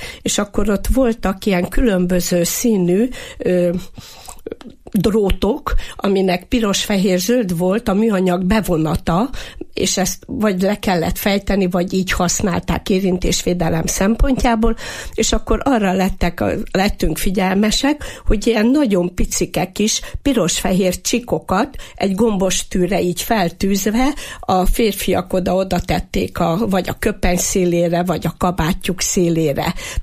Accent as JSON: {"language": "Hungarian", "country": "Hungary", "said": "legyünk arra büszkék, hogy magyarok vagyunk"}